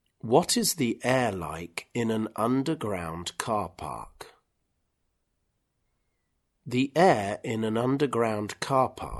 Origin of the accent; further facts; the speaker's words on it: England, United Kingdom; I consider myself an international person because my father's American, my mother's Irish, I was raised in England, and my son is half Colombian.